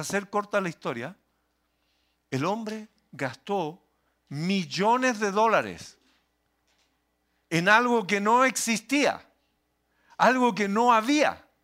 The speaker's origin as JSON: {"language": "Spanish", "country": "Chile", "said": "Yo leí no hace mucho acerca de un empresario en mi país, un empresario chileno"}